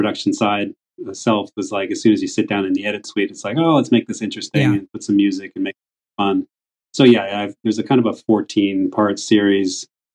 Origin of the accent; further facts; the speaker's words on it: British Columbia, Canada; now in Australia; But I've been in Australia for 20 years now. So yeah, West Coast Canadian.